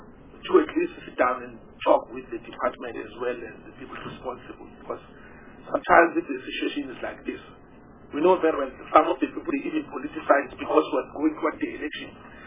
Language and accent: English; Mpumalanga, South Africa; I am from Bumalanga.